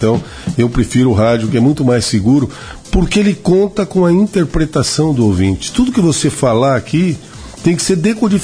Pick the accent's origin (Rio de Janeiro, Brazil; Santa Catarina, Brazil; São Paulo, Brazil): São Paulo, Brazil; nós vivemos pelo interior de São Paulo por 14 anos, viajando em circo, e mais tarde, parando numa cidade chamada Tupã, perto de Marília, Presidente Prudente, Araçatuba